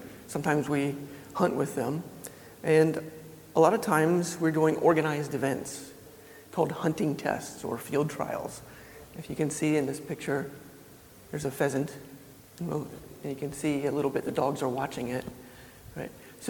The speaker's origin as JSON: {"language": "English", "town": "Denver", "region": "Colorado", "country": "United States", "said": "So when I'm from Denver, Colorado in the United States."}